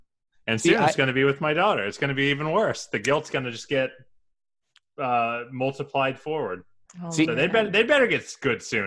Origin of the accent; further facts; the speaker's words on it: Columbus, Ohio, United States; I'm from Columbus.